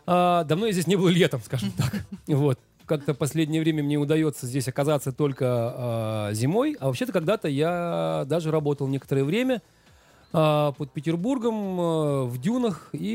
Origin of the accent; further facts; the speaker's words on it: Crimea, Ukraine; потому что я крымчанин